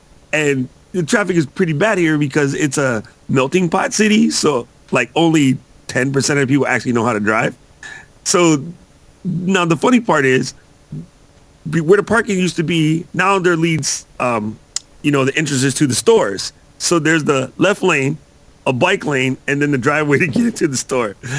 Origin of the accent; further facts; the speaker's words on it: New York, United States; Well, I grew up in New York, so I mean I'm like London right bikers.